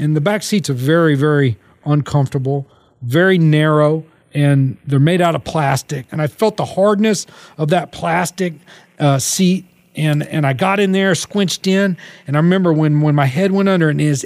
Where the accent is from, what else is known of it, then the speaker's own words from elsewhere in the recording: Texas, United States; I'm going to go start over in Texas. That's where I'm from. Going back home to my home state